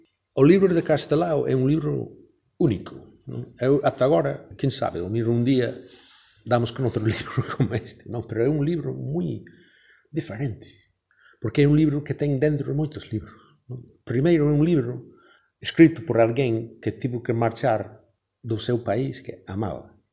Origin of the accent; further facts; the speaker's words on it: England, United Kingdom; Eu non nací en Irlanda. Son irlandés polo meu pai, pero, vamos, eu medrei en Inglaterra, non na terra da miña nai.